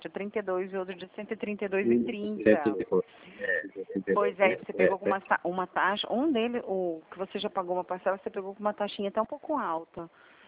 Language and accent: Portuguese; Espírito Santo, Brazil; Eu sou do Espírito Santo.